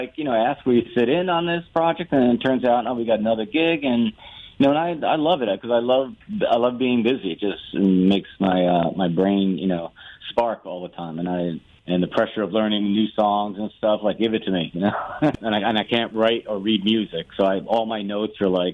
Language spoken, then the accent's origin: English; White Plains, New York, United States; also born or lived in Connecticut; I'm from Westchester County, born in White Plains, and lived about 20 years of my life in Connecticut, and then moved back to Westchester. Now I'm downtown Peekskill, right in the heart of all the bars.